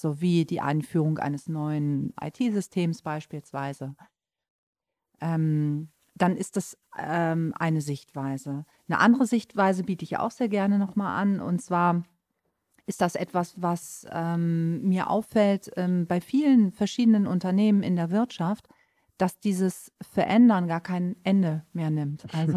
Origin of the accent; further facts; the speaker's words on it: Hamburg, Germany; Ich komme aus Hamburg